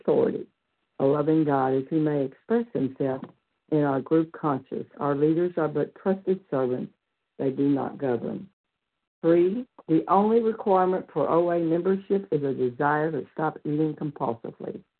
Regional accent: Pensacola, Florida, United States; I am from Pensacola, Florida, and I am a recovered food addict.

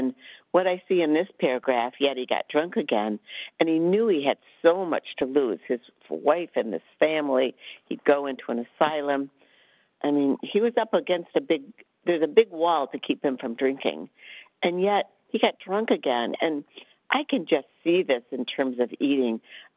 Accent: Rochester, Michigan, United States; I'm from Michigan, Rochester, Michigan.

